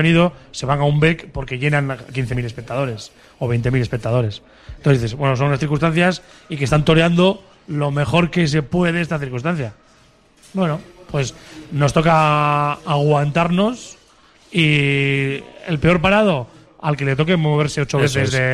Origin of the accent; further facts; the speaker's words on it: Bilbao, Basque Country, Spain; joder, como bilbaíno